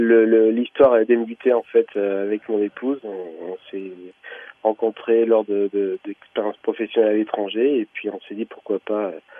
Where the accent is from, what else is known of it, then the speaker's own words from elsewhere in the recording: Tournon-sur-Rhône, Auvergne-Rhône-Alpes, France; Je suis originaire de la région de Tournon-sur-Rhône, dans la vallée du Rhône-Nord, et ma famille faisait du vin depuis une dizaine de générations.